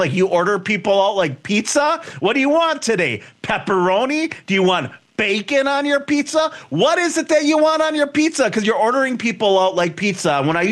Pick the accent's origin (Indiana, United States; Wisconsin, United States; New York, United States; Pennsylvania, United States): Wisconsin, United States; I'm from Wisconsin. That's where I got this silly accent from, right?